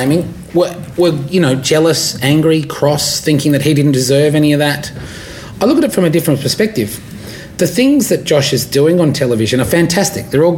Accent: Brisbane, Queensland, Australia; So, yeah, I'm from Brisbane.

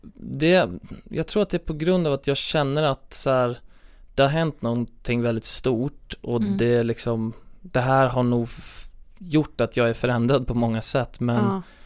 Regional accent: Östergötland, Sweden; accent: östgötska; Men det är många som tycker just östgötska som jag har är ju...

